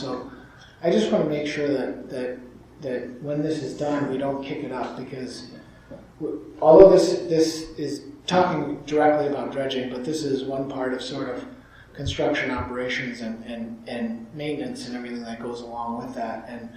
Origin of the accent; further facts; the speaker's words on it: Northport, New York, United States; from Northport.